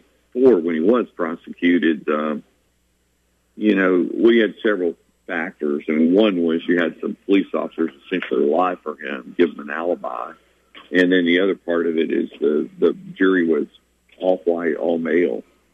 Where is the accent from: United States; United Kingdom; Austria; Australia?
United States; Texas; moved away; I moved there in 86. I grew up in East Texas and moved to Jackson in 86.